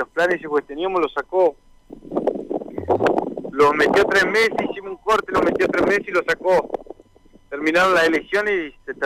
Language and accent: Spanish; Cutral Có, Neuquén, Argentina; somos nacidos y criados en Cutralcó.